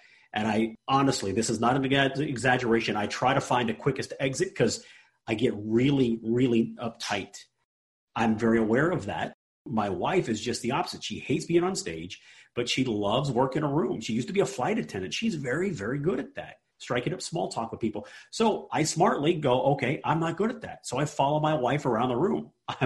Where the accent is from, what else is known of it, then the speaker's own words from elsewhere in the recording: Austin, Texas, United States; I'm targeting a 40 to 60 unit property in my hometown in Austin.